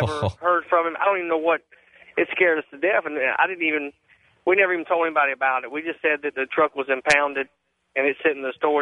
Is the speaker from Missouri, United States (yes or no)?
no; Augusta, Georgia, United States; I'm being from Augusta, Georgia.